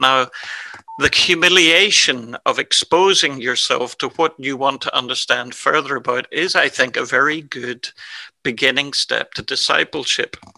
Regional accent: Ireland; I'm an Irishman, married to Christine, who is Scottish, and we have an English son. I've been a follower of Jesus for over 50 years.

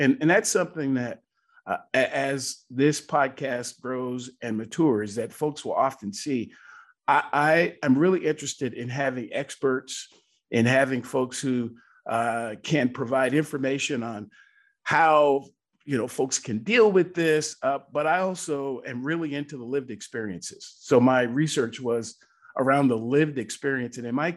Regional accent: Seattle, Washington, United States; now in Atlanta, United States; So I currently live in the outskirts of Atlanta, Georgia. I'm originally from Seattle, though, of all places in the U.S., and I moved here a number of years ago.

